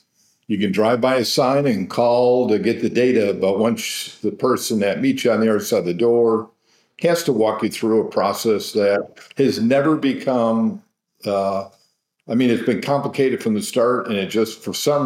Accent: Rochester, New York, United States; I grew up in Rochester, New York, and moved down here

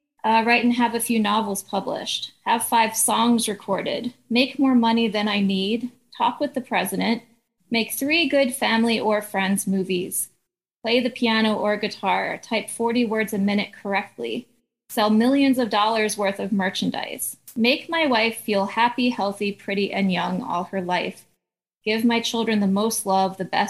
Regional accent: Delaware, United States; We're from Delaware.

